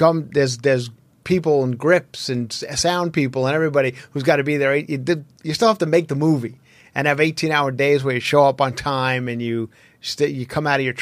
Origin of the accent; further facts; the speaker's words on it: New York, United States; Coming back to Long Island, my hometown, Brokerage Comedy Club, July 28th.